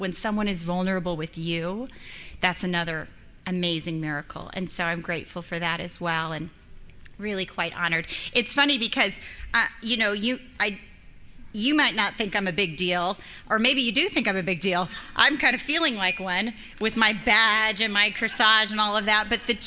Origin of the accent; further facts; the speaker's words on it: Costa Mesa, California, United States; I'm from Costa Mesa, so this is my hometown.